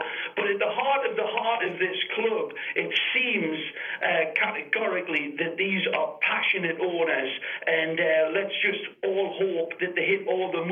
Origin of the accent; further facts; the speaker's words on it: England, United Kingdom; But obviously, I was molded in England. I consider myself very much of an American as much as I am an Englishman.